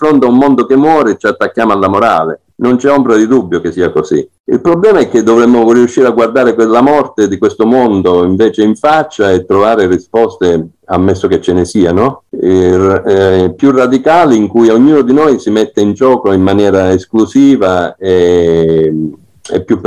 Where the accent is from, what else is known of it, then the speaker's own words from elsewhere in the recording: Cosenza, Calabria, Italy; io sono di Cosenza